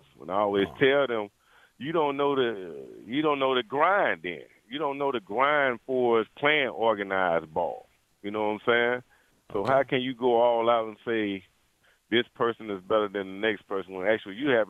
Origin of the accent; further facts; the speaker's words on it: Atlanta, Georgia, United States; No, I'm from Atlanta, so I'm born and raised from the ATL.